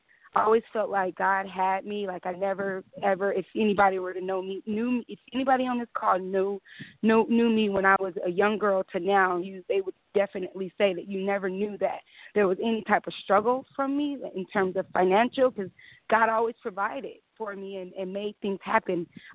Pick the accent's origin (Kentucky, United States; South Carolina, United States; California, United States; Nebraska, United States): California, United States; Compton; I'm from Compton, born and raised. I left Compton at 10 when my mom, when she died.